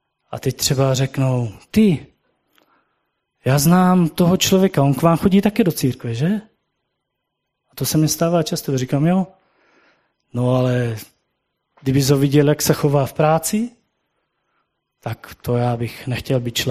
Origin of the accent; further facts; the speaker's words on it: Moravia, Czechia; U nás na Moravě říkáme zašknůřenec.